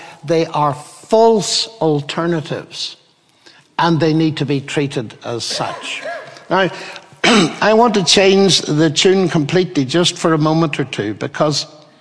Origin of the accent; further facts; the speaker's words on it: Ireland; Now, I come from Ireland. You may have recognized that on the way along.